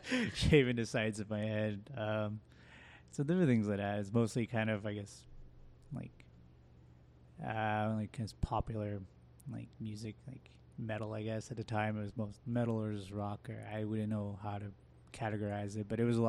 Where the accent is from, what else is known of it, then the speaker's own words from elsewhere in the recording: Phoenix, Arizona, United States; I just kind of started from Phoenix and pretty much made a big circle around back to the valley, you know. I lived on the res, Navajo res, and then moved back to the Phoenix area